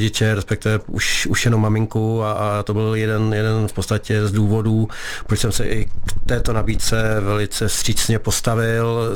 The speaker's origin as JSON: {"language": "Czech", "town": "Chomutov", "region": "Ústí nad Labem Region", "country": "Czechia", "tie": "born or raised there", "said": "já jsem z regionu, já jsem se narodil v Chomutově"}